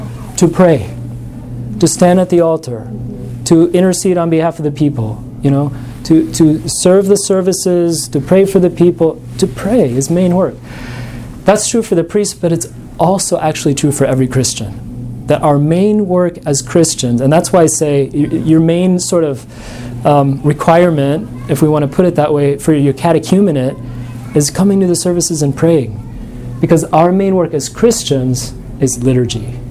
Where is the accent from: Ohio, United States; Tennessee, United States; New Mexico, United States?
New Mexico, United States; I have a weakness for sunsets because I'm from New Mexico and they have really good sunsets there.